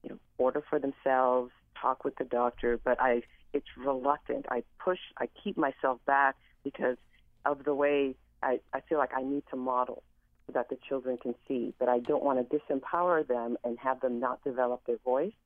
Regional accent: Culebra, Puerto Rico; also born or lived in Vieques; I was born in Vieques. I grew up in Calabria, one of the two smaller islands in Puerto Rico.

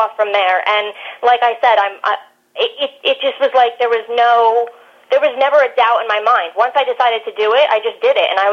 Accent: East Coast, United States; I'm from the East Coast, so I worked in New York City at the time

